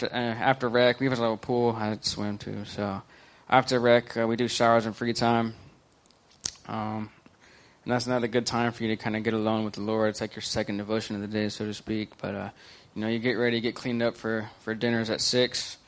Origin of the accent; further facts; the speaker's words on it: Oklahoma City, Oklahoma, United States; I'm 31. I'm from Oklahoma City, Oklahoma.